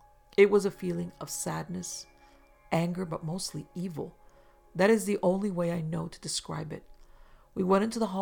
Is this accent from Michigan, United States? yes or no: no; Tennessee, United States; I grew up in Middle Tennessee, about 1 mile from the Tennessee-Kentucky state line.